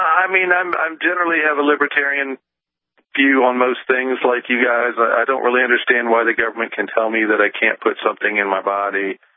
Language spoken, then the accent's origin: English; Florida, United States; I grew up in South Florida and everybody was a burnout